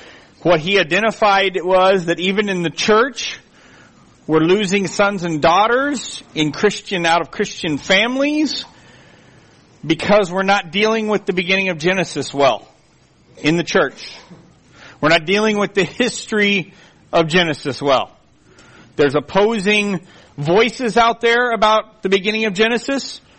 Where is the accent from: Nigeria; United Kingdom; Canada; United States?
United States; Colorado; when growing up in Colorado in high school, we would take field trips to the what we called the hogback, the first rise uplift of strata going west out of Denver into the mountains.